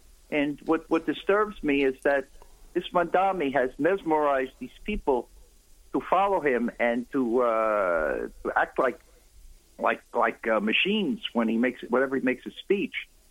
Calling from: New York City, New York, United States; New York City.

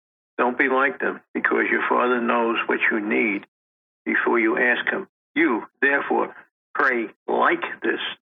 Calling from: Long Island, New York, United States; I'm calling from Long Island. Matter of fact, I'm sitting almost on top of the radio station.

